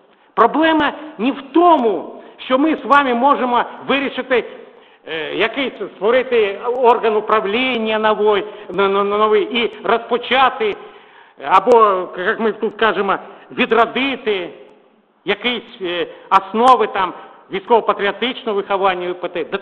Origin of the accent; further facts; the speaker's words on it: Plesetsk, Arkhangelsk Oblast, Russia; moved away; also born or lived in Sverdlovsk; де я ріс, мій батя ракетник-стратег, і моє дитинство пройшло на Руському Сєвєрі в Архангельській області, космодром Плесецький